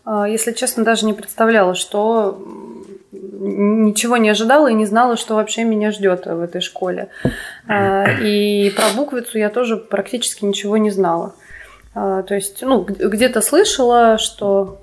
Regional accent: Voronezh, Voronezh Oblast, Russia; now in Moscow, Russia; Я из Воронежа, но сейчас я живу в Москве.

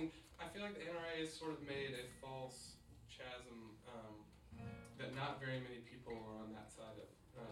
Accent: Texas, United States; And I grew up in Texas.

